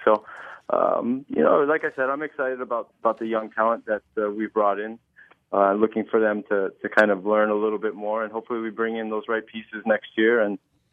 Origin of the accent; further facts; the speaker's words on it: Hawaii, United States; now in Houston, United States; No, I love the city, and I grew up in Hawaii